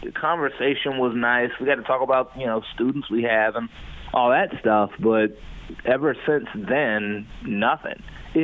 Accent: Springboro, Ohio, United States; I'm from Springboro.

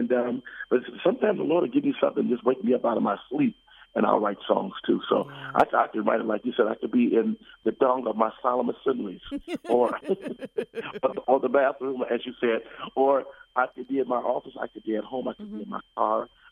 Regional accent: Detroit, Michigan, United States; also born or lived in Washington, D.C.; now in Atlanta, United States; I tell them I'm from Detroit, but I lived in Atlanta so long, I really kind of, you know, claimed Atlanta more so as my home. Even though I lived in D.C. for 17 years, I still always had a residence here in Atlanta.

